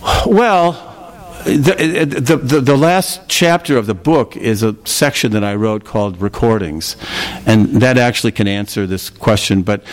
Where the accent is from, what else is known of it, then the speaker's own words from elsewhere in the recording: Minneapolis, Minnesota, United States; I grew up in Minneapolis, and we had a dump.